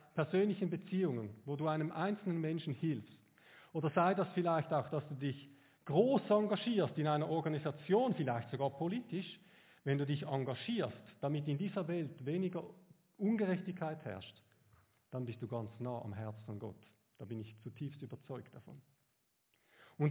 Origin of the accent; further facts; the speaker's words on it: Switzerland; Ich bin Schweizer und ich spreche aus der Sicht eines Schweizers mal jetzt